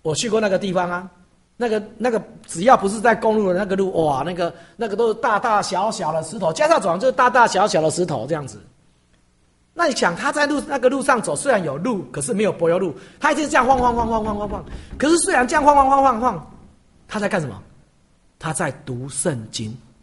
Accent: Taiwan; 如果以我的故乡来讲，事实上以前是台北市的人最忙，现在已经不是这样了。我看每一个市都是很忙，为什么？因为现在台湾就是责任制的国家。

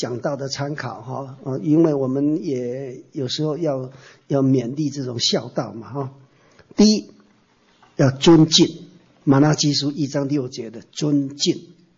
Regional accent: Taiwan; 所以我们台湾人说啊

